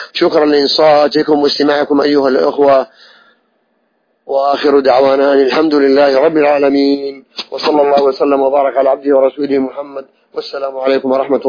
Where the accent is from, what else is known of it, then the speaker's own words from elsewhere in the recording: Saudi Arabia; بلادنا المملكة العربية السعودية